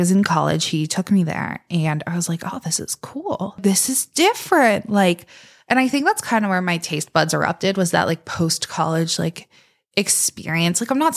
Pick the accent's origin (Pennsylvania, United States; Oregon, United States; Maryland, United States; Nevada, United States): Pennsylvania, United States; Beaver; Yeah, I live and I grew up in Beaver, PA.